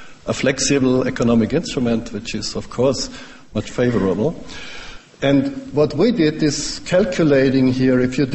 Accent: Germany; English is a second language; Finally, because I'm coming from Germany now.

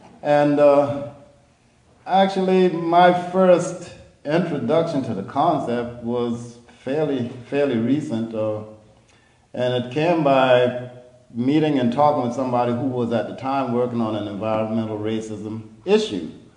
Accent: Johns Island, South Carolina, United States; I was raised in a pretty isolated little area in South Carolina. They call it Gullah Country. I was born and raised on John's Island, about 15 to 18 miles out of Charleston City proper.

